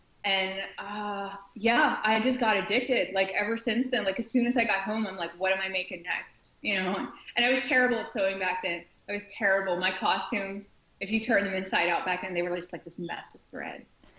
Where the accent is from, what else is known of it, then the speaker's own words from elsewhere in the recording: Pittsburgh, Pennsylvania, United States; I'm from the Pittsburgh area. So every year, we would go to the Pittsburgh Comic-Con.